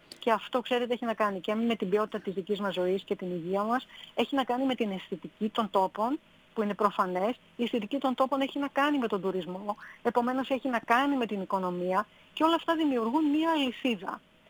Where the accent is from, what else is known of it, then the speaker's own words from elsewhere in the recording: Greece; να μπορέσουμε και εμείς ως Έλληνες ταξιδιώτες και Έλληνες καταναλωτές να το υποστηρίξουμε